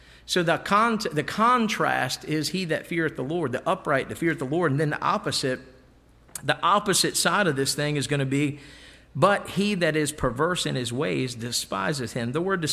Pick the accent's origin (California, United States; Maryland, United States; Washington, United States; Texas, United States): Maryland, United States; I'm from the Eastern Shore, Maryland, all right? Purdue Farms is it's centered in my hometown, all right? So there's a lot of chickens to pluck where I'm from.